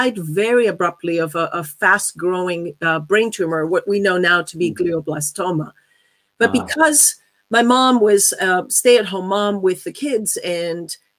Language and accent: English; Athens, Attica, Greece; now in Bloomington, United States; I come coming to you live from Bloomington, Indiana, originally from Athens, Greece. That's my hometown. That's where my heart is. But I work and live in Bloomington, Indiana.